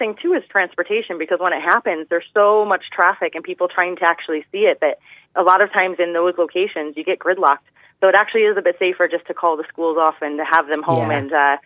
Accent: Buffalo, New York, United States; now in Cork, Ireland; as you notice, you probably can hear I'm not from Cork. I'm actually from New York.

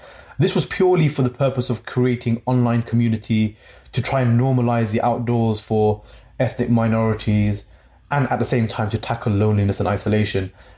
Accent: Coventry, West Midlands, United Kingdom; the same level of diversity that I would see in my hometown of Coventry

